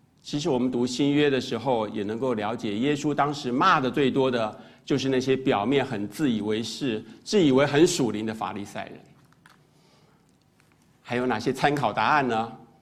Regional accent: Taiwan; 我是第一次作为一个台湾人第一次爬上去

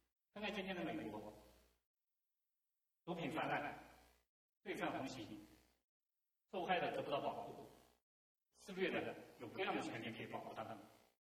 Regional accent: China; now in United States; 我们中国人还好，说中文的时候他没有区别，但是我们英文不好，我们有的时候说西和低可能会说错，要小心将来可能会给你带来麻烦。这就是美国现在的现状

